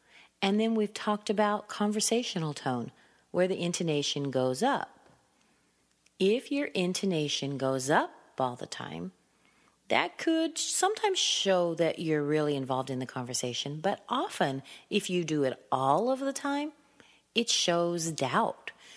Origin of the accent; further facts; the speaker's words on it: California, United States; I come from California. I'm an accent trainer.